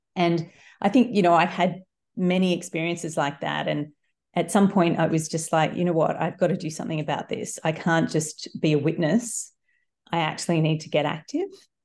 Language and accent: English; Sydney, New South Wales, Australia; Yeah, so I grew up in the Shire in Sydney. So, my dad's English, so I've got a British passport